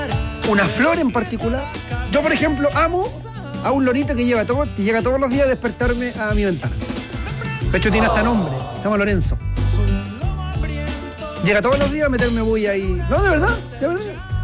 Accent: Paine, Santiago Metropolitan, Chile; Mire, yo soy de allá, de Paine.

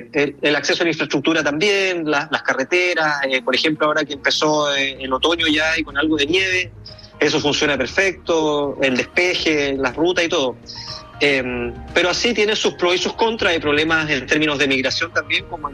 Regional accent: Punta Arenas, Magallanes, Chile; yo soy de la Patagonia, yo soy de Punta Arenas, de la región de Magallanes, la ciudad que mira la Antártica

